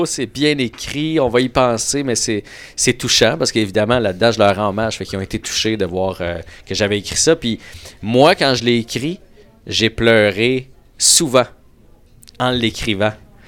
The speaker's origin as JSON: {"language": "French", "town": "Maskinongé", "region": "Quebec", "country": "Canada", "tie": "born or raised there", "said": "En plus que c'était à Louisville, dans mon patelin. Moi, j'ai grandi à Masquinongé."}